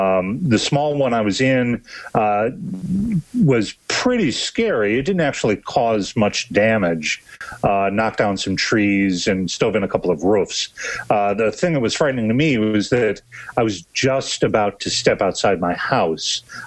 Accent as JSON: {"language": "English", "region": "Illinois", "country": "United States", "tie": "born or raised there", "said": "I grew up mostly in Illinois. And so I was always aware of the Midwest as the home of tornadoes."}